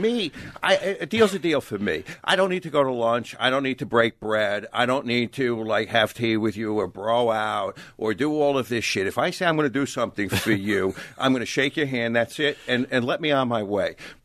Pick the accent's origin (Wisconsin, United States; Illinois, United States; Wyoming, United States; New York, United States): New York, United States; Like, I come from Long Island, Ashkenazi Jew.